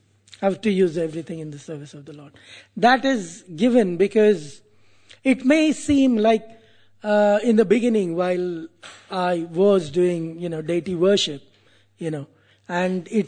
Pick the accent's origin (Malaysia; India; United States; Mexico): India; Like, I'm from India, so I'm used to cow urine, smell of cow urine.